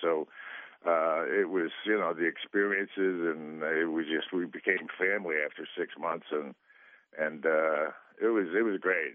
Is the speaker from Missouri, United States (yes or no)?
no; Enfield, Connecticut, United States; also born or lived in Springfield, Massachusetts; I was actually born in Springfield, Mass, and grew up in Enfield, Connecticut, which is right across the border.